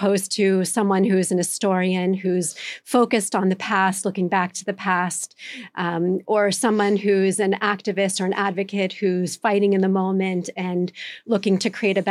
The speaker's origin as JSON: {"language": "English", "country": "United States", "tie": "born or raised there", "said": "I grew up in the United States."}